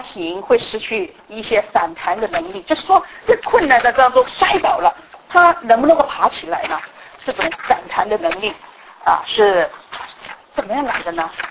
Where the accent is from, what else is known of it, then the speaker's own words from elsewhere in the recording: China; 其实呢，和谐家庭是我们中国人很熟悉的一个就是概念嘛